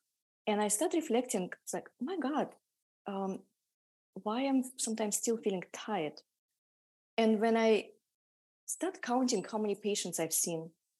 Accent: Siberia, Russia; I was born near Mongolia and I grew up in Siberia and I went to medical school in Siberia.

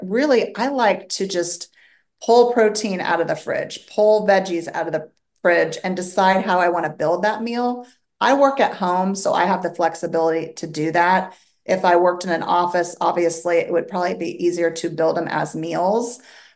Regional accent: Wichita, Kansas, United States; I am from Wichita, Kansas, where it's cold and windy today.

